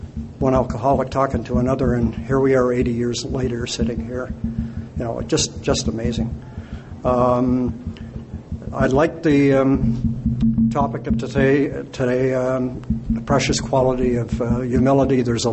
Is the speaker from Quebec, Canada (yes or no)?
yes; Montreal, Quebec, Canada; I drank for 32 years, and I came from Montreal originally, a great family